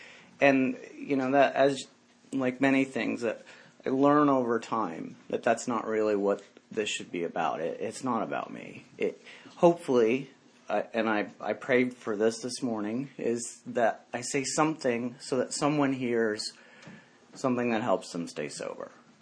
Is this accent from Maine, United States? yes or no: yes; Maine, United States; So anyway, so what it was like? I grew up in Maine.